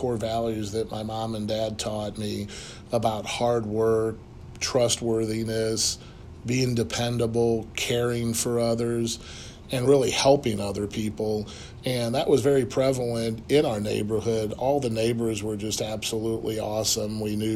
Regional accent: St. Louis, Missouri, United States; Well, I grew up in St. Louis, Missouri, in the North County area, which is Riverview Gardens.

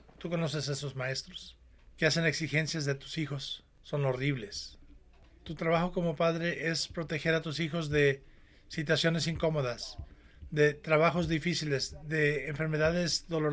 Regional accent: United States; yo encuentro en mí mismo, como buen americano, una tendencia hacia a moverme hacia lo que es cómodo y seguro

